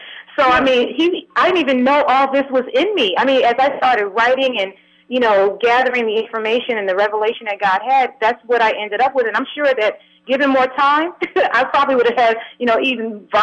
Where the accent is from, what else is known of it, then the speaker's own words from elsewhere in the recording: New York, United States; And so, you know, I'm from New York, so I said, yes, it is.